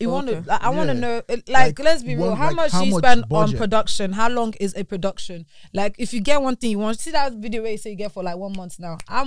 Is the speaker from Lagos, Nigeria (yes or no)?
yes; Lagos, Nigeria; I'm from Lagos.